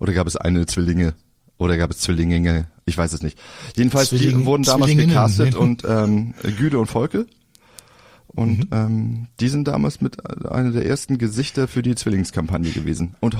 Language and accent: German; Flensburg, Schleswig-Holstein, Germany; ich komme ja aus Flensburg